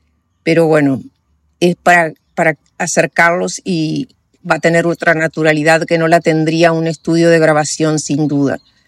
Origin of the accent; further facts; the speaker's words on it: Paraguay; accent: mixed Paraguayan and Uruguayan; moved away as an adult; now in Uruguay; mi acento, que es un poco confuso porque llevo 60 años de paraguaya y solo 18 de uruguaya, pero lo mismo se me quedó, 19 de uruguaya, pero lo mismo se me quedó un acento entremezclado que sé que no es el acento nativo de ninguno de los dos países